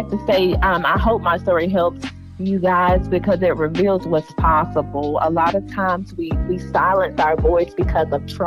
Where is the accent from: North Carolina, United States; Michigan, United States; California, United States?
North Carolina, United States; Well, I'm from North Carolina. I'm more so from the rustic countryside. So, but yes, that's where I was born and raised.